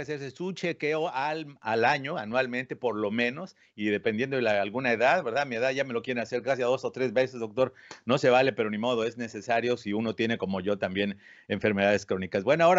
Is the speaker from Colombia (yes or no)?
no; Mexico; como venimos de México